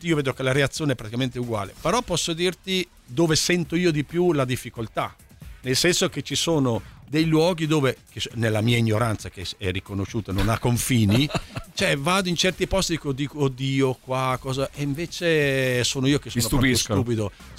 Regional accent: Carpi, Emilia-Romagna, Italy; un altro che sento molto la partita è dalle mie parti, cioè Carpi, Modena

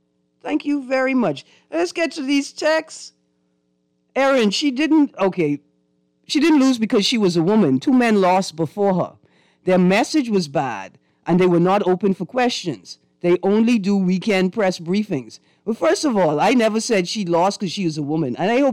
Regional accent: Old Andros, Andros, Bahamas; I can tell them I'm from Andrus. And when they ask me what part of Andrus I'm from, I can tell them I'm from Old Andrus, right there on the front.

